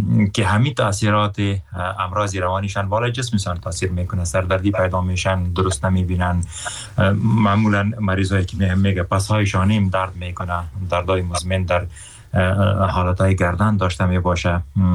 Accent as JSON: {"language": "Persian", "country": "Afghanistan", "said": "میگم من افغان هستم"}